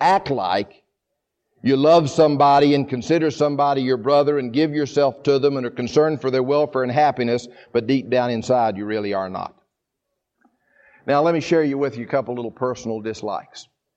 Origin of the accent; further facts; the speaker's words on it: the South, United States; and I'm a Southerner by birth, choice, and conviction.